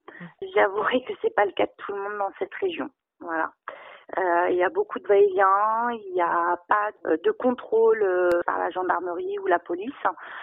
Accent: Crépy-en-Valois, Hauts-de-France, France; also born or lived in Pont-Sainte-Maxence; Ça fait à peine 2 ans qu'on est ici. On était à Pont-Sainte-Maxence avant. Et je suis originaire de Crépy-en-Valois.

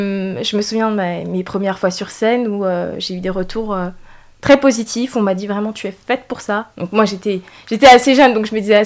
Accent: Montchanin, Bourgogne-Franche-Comté, France; Je suis originaire de Bourgogne, plus particulièrement de Saône-et-Loire. Je viens de Montchanin, donc c'est une petite commune avec pas beaucoup d'habitants. Et du coup, ben, j'ai déménagé en banlieue parisienne.

